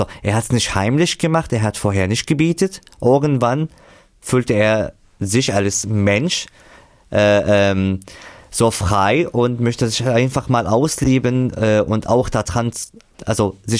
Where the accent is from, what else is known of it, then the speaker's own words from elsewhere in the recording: Syria; German is a second language; now in Germany; Ich komme aus Syrien, ich habe die Sprache hergelernt, ich habe hier Ausbildung absolviert